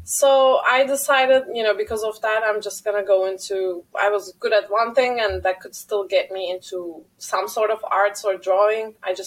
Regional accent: Turkey; I grew up in Turkey.

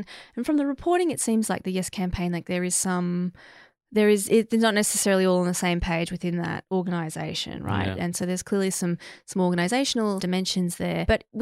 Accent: Australia; I'm an Australian like you, one that you know

